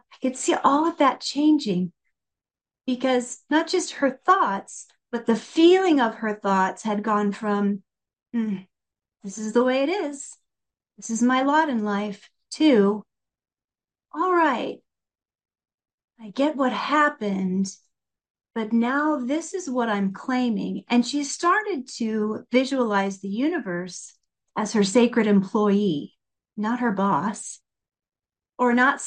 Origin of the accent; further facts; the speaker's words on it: Iowa, United States; I don't know how you pronounce your name, but I'm from Southern Iowa. So if I was getting back to my roots